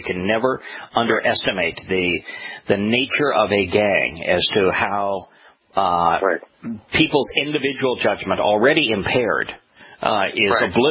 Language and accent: English; Los Angeles, California, United States; moved away; And I grew up in the Los Angeles area through both of them. And it was the second one that caused me to leave the Los Angeles area.